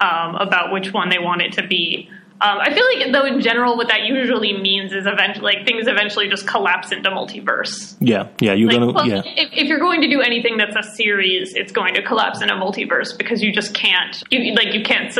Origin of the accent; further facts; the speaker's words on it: California, United States; And I mean, I grew up in Silicon Valley.